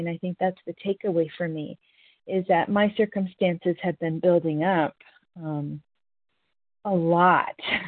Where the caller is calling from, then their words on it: North Carolina, United States; from North Carolina